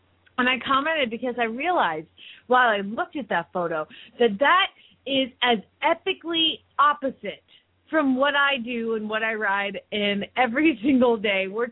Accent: Phoenix, Arizona, United States; from Phoenix, Arizona, and you're listening to Horses in the Morning on the Horse Radio Network

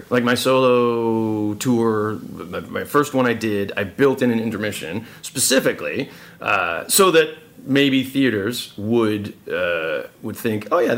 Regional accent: Chicago, Illinois, United States; I grew up in Chicago, the north side of Chicago. I was like born on the south side, moved to the north side, ended up going into the suburbs with my folks back in like the very early 80s.

